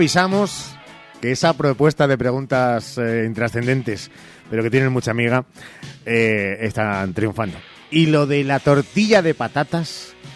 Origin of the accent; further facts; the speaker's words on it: Salamanca, Castile and León, Spain; ¿Creen ustedes que tenemos acento los charros?